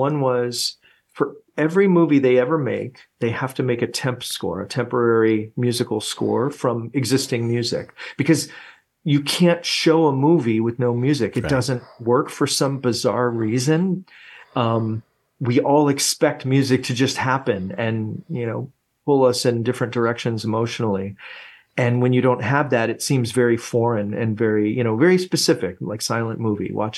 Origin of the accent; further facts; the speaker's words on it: Indiana, United States; growing up in Northwest Indiana and having the South Shore train just take you right into the heart of the city was one of my most favorite things to do.